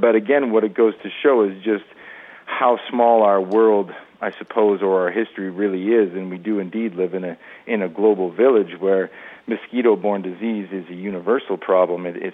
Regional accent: Canada; now in Grand Junction, United States; Well, I'll say I'm from Canada originally. I'm born and raised in Canada

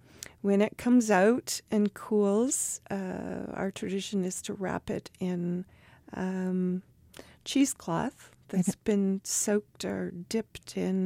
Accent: Alberta, Canada; I am Canadian. I grew up in Alberta. My family is English

